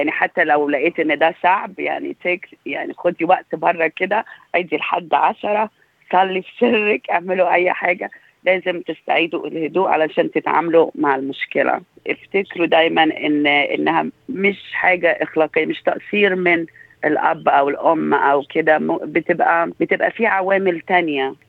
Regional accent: Egypt; moved away; يعني أنا هنا migrants، يعني جاية أنا مصرية جاية من مصر، فحسيت بالدور كأم لي أطفال لي ولاد كبار في سن المراهقة.

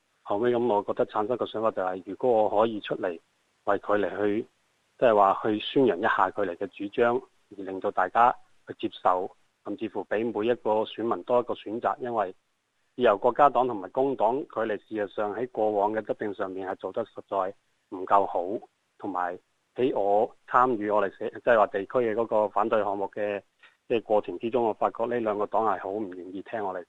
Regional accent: Guangzhou, Guangdong, China; now in Brisbane, Australia; 我嚟自广州啦，咁啊，十二年前嚟到呢度读书，读完书之后就话移民啊，跟住留低个工作啊，结婚生细路啊，

